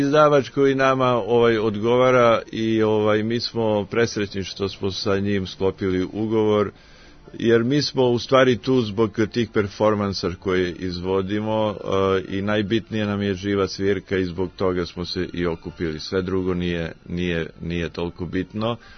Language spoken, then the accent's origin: Serbian; Aleksandrovac, Šumadija and Western Serbia, Serbia; a ja sam iz Župskog Aleksandrovca